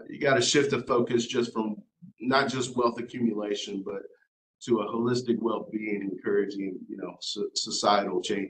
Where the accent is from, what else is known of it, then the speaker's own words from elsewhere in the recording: Wyoming, United States; now in Houston, United States; And I'm actually originally from Wyoming, but I've lived here for the majority of my life. So you can say I'm a Houstonian